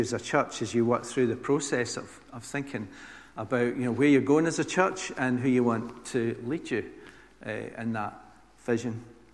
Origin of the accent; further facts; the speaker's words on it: Glasgow, Scotland, United Kingdom; also born or lived in Edinburgh; now in Northallerton, United Kingdom; I'm the pastor of New Life Baptist Church in Northallerton. But I'm not from there. I'm from Scotland. I was born in Glasgow. I grew up there, lived there for 30 years.